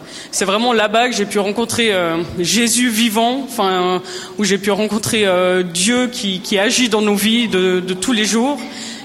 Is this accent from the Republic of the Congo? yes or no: no; Vallorbe, Vaud, Switzerland; Alors, on se présente … On vient de Valorbe. On est mariés depuis 3 ans. On a 24 pour moi, 26 pour Kevin, 26 ans.